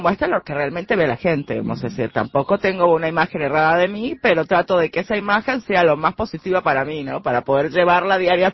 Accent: Venezuela; Soy venezolana.

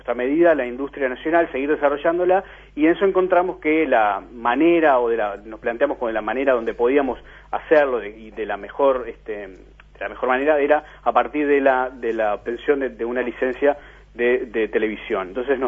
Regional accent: Rocha, Uruguay; Soy de Rocha

